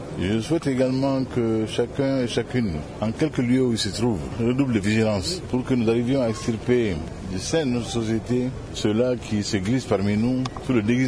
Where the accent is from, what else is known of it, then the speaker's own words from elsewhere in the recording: Mali; Chez nous au Mali